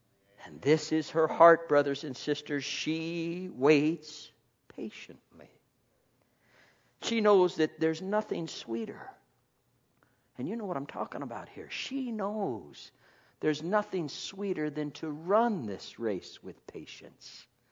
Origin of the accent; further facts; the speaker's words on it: Colorado, United States; I grew up around Coors Brewery.